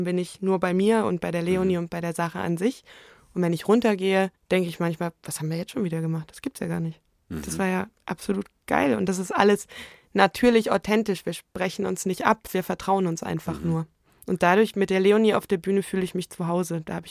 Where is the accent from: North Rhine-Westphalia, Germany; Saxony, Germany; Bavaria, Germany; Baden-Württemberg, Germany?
Bavaria, Germany; Munich; Also ich bin sehr glücklich, in München groß geworden zu sein und auch hier zu wohnen.